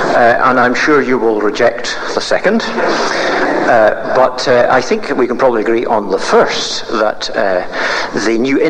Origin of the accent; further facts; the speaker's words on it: Scotland, United Kingdom; I, as a Scot, was introducing a German theologian